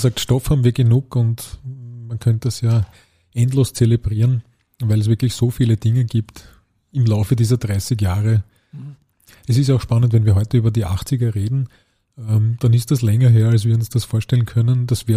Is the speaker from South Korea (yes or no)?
no; Vienna, Austria; Und er kommt aus der Donaustadt übrigens, also wir kommen aus derselben Ecke.